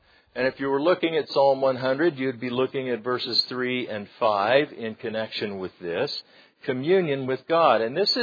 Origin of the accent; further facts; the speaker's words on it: United States; We have a visitor from the United States today, as I'm from the United States